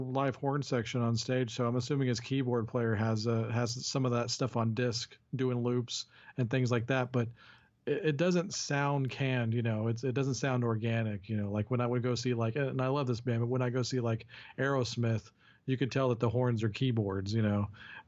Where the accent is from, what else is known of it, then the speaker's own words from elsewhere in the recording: Texas, United States; I'm from the Dallas-Fort Worth area in Texas.